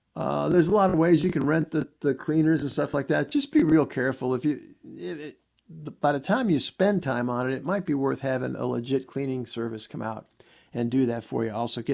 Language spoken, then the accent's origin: English; Chicago, Illinois, United States; We're growing up in Chicago.